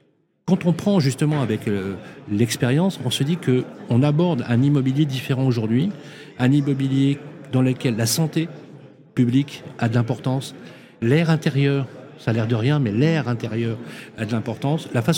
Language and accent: French; Lyon, Auvergne-Rhône-Alpes, France; je suis lyonnais, bien sûr, mais j'ai une grande fierté.